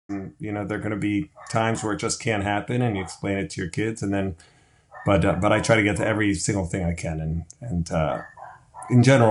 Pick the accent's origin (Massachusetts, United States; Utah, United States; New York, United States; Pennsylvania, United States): Pennsylvania, United States; Philadelphia; now in Michigan, United States; I'm from Philadelphia originally.